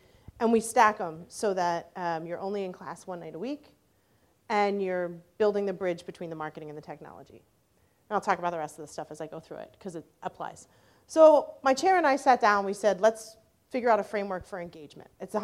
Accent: Philadelphia, Pennsylvania, United States; I'm from Philadelphia.

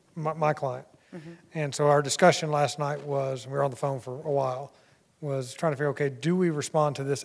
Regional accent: Alabama, United States; they used the word oppression, and I'm from Alabama

